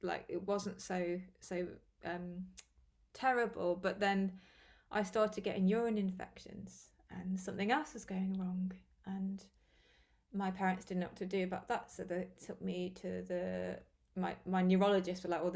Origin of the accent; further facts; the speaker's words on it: West Midlands, United Kingdom; We went to Birmingham, which is the largest city near my hometown in Staffordshire in England.